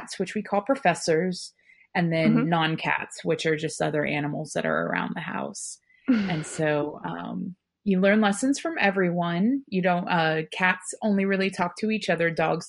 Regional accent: West Virginia, United States; now in Cleveland, United States; I currently live in Cleveland, Ohio. I'm originally from West Virginia.

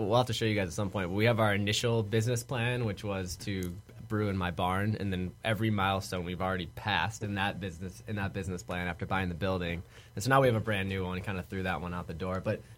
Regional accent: Ann Arbor, Michigan, United States; but I grew up in Ann Arbor and grew up on some property

